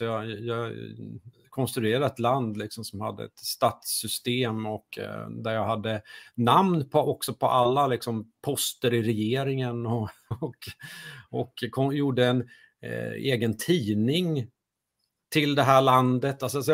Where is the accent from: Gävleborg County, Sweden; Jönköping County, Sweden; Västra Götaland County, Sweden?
Jönköping County, Sweden; Jönköping; hemma på den här gården jag växte upp på utanför Jönköping.